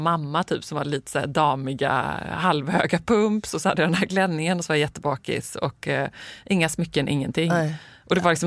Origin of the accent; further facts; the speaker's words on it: Gothenburg, Västra Götaland County, Sweden; moved away as an adult; now in Stockholm, Sweden; Som jag hade lämnat kvar hemma i Göteborg när jag flyttade till Stockholm.